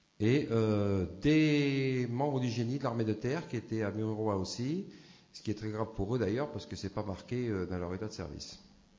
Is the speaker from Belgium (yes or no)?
no; Île-de-France, France; accent: Parisian; Je vous prie de m'excuser de mon petit accent parisien, mais bon, j'ai fait l'effort de monter jusqu'ici.